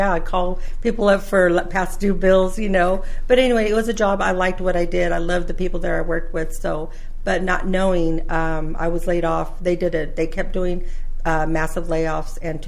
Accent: Fresno, California, United States; Yes, I was born and raised in Fresno.

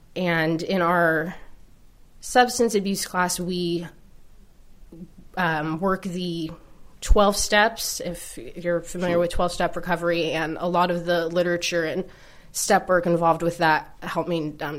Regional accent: California, United States; I grew up in Southern California and partying, if you will, drinking and recreationally using drugs was just part of my background.

